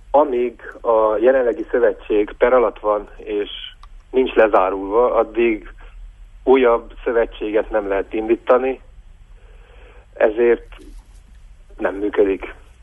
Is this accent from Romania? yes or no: yes; Romania; magyarként itt Romániában még mindig a mai napokban is, 2018-ban is ez rettentő nagy hátrány